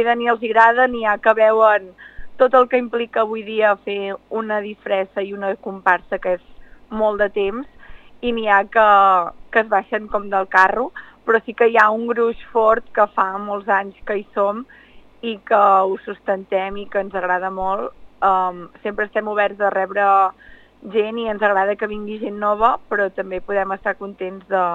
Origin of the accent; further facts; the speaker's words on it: La Vall d'en Bas, Catalonia, Spain; som d'en Bas, però som de la Garrotxa i Olot, ens ho sentim totalment a casa